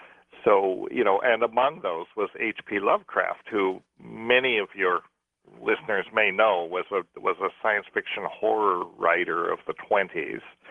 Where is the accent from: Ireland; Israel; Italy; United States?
Ireland; we're Irish and we have a sense of humor